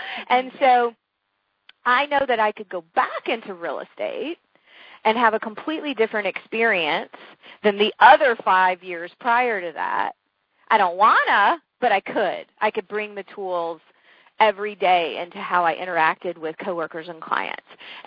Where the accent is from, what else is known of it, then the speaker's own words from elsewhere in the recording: Savannah, Georgia, United States; And she lives down in Savannah, Georgia, which is my hometown.